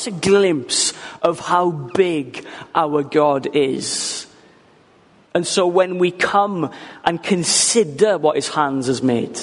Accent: Ammanford, Wales, United Kingdom; now in Pontypridd, United Kingdom; I'm 32 years old. I'm from Armanford originally. And now I'm living in Pontypridd, the great land

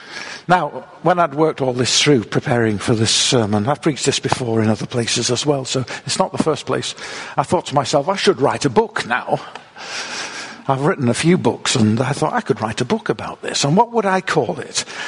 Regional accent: Manchester, North West England, United Kingdom; When I was growing up in Manchester, I was in an area which was quite near to where what we then call the Moors murders took place.

